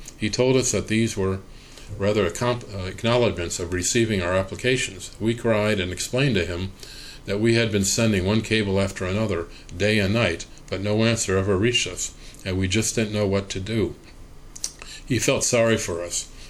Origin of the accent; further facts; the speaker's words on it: Tulkarm, Tulkarm Governorate, Palestine; We both went back home. My friend is from Haifa, and I was from Tul Karm.